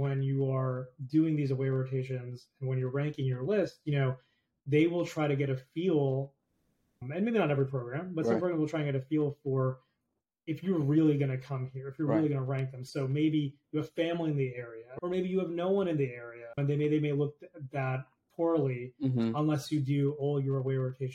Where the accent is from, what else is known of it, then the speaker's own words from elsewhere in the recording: New Jersey, United States; you know, I grew up in Jersey. I went to med school in New York.